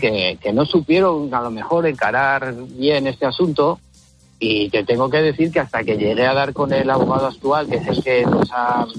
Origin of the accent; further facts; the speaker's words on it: Asturias, Spain; nosotros somos de Asturias